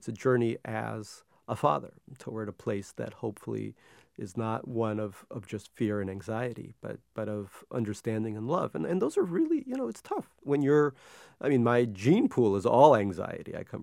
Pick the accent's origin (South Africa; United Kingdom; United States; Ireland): United States; Queens, New York; when I was a kid, I grew up poor in Queens